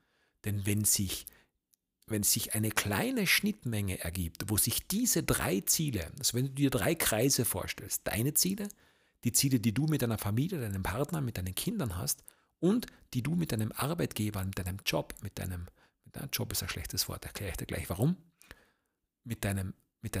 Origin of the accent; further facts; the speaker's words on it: southern Austria, Austria; da gibt es bei uns im Süden in Österreich eine Tradition